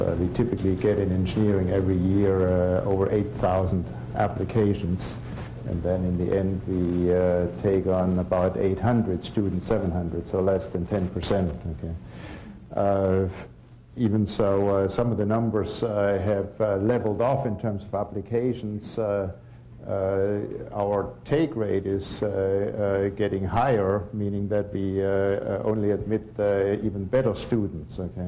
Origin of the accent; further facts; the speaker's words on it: Germany; born there; English is a second language; You can hear by my accent, I was not born here, I was born in Germany